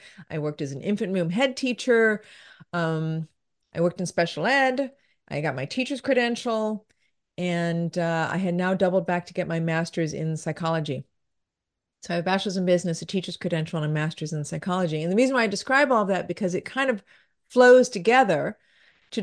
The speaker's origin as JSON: {"language": "English", "town": "San Gabriel", "region": "California", "country": "United States", "tie": "born or raised there", "said": "I grew up in San Gabriel, like I just mentioned, and we used to have third degree smog alerts."}